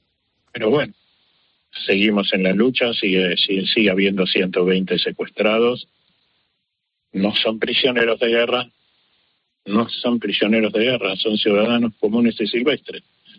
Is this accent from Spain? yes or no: no; Argentina; Pero como buen argentino sé que para tango hacen falta dos.